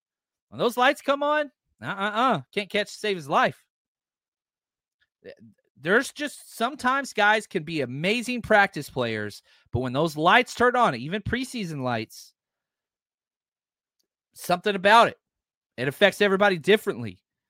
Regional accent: Texas, United States; I'm from Texas. You got to have at least one or two of those.

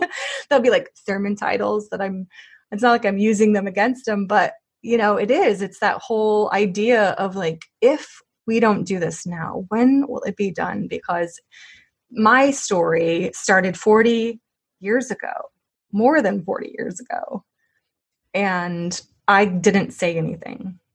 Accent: Missouri, United States; But because she's from my home state.

